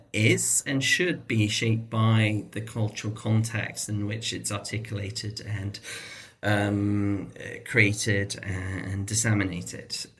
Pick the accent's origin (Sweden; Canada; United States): Sweden; now in United Kingdom; So I'm originally from Sweden, but I've moved around quite a bit. So I kind of think of my life in if you were to divide it into thirds, I'd be a third living in Sweden, a third living in UK, and third elsewhere.